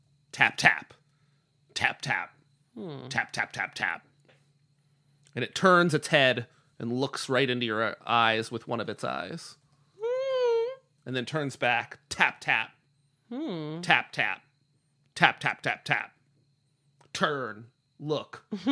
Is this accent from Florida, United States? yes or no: no; Bedford, Pennsylvania, United States; I grew up in Bedford, Pennsylvania.